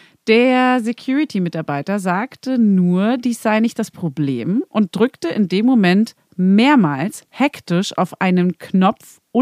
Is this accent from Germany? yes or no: no; Spain; in meine alte Heimat nach Spanien.